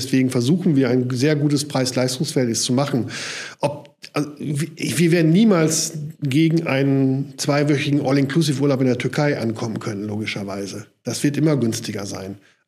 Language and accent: German; Münster, North Rhine-Westphalia, Germany; also born or lived in Kiel; now in Geldern, Germany; Ich bin dann nach Geldern an den Niederrhein gezogen als Münsteraner. Das ist dann nicht so weit weg von Münster.